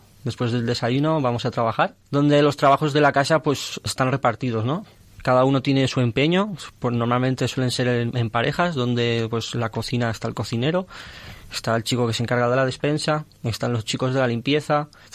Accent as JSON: {"language": "Spanish", "town": "Valencia", "region": "Valencian Community", "country": "Spain", "said": "soy de Valencia y llevo 2 años y 8 meses en la comunidad del cenáculo, donde entré en España."}